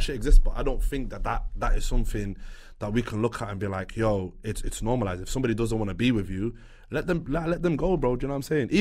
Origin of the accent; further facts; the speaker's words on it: England, United Kingdom; But obviously, we're English at the same time, bro. So it's hard to kind of like mix and blend in between those two cultures.